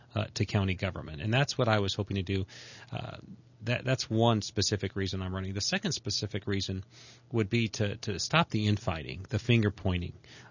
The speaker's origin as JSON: {"language": "English", "region": "Arizona", "country": "United States", "tie": "born or raised there", "said": "As someone who's born and raised in Arizona, you have a total appreciation for all that Arizona has to offer."}